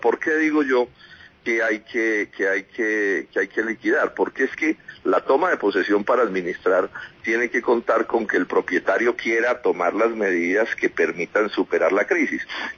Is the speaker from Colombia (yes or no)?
yes; Bogotá, Colombia; no soy costeño, soy un cachaco que quiere mucho a la costa